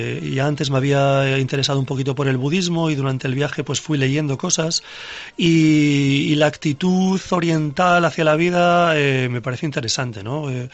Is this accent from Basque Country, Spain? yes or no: yes; San Sebastián, Basque Country, Spain; born or raised there; moved away; also born or lived in London / New York